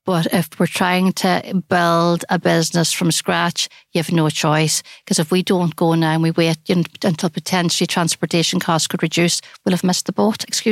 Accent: Ireland; I think the fact that we're Irish means that there's an open door, that whole food heritage that Ireland stands for.

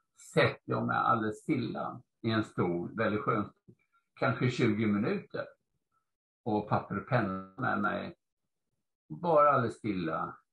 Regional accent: Gothenburg, Västra Götaland County, Sweden; born or raised there

